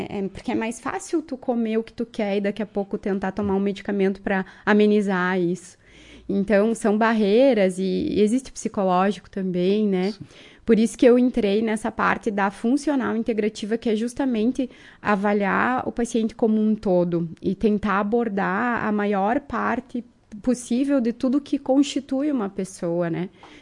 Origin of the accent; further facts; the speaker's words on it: Soledade, Rio Grande do Sul, Brazil; moved away as an adult; now in Marau, Brazil; Na verdade, eu sou soledadense.